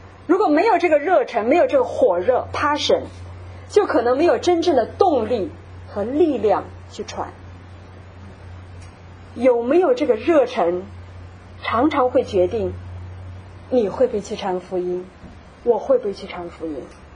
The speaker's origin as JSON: {"language": "Chinese", "town": "Nanjing", "region": "Jiangsu", "country": "China", "tie": "born or raised there", "also_born_or_lived": "Shanghai", "moved": "yes", "said": "那我是在上海出生啊，在南京长大。五岁的时候呢，我就跟随父母去南京定居，我爸爸妈妈在那里工作。"}